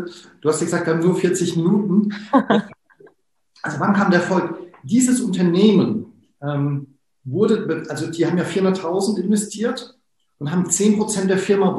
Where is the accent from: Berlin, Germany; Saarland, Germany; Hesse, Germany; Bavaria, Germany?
Hesse, Germany; Wiesbaden; Jetzt in so einer Region, ich komme ja aus Wiesbaden